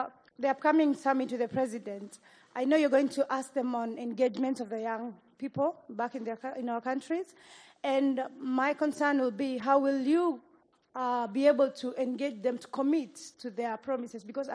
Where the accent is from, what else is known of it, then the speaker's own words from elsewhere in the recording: Kenya; I'm from Kenya.